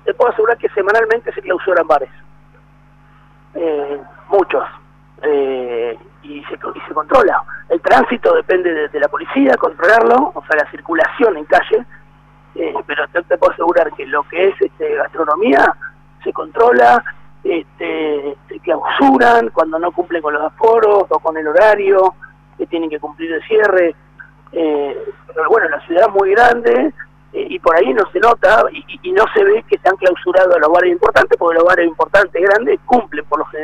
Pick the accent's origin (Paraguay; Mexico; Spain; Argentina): Argentina; somos así los argentinos